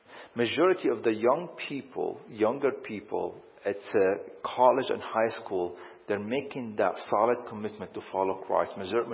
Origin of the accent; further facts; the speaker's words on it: Damascus, Damascus Governorate, Syria; You know, I grew up in Damascus, and you walk in the old court of Damascus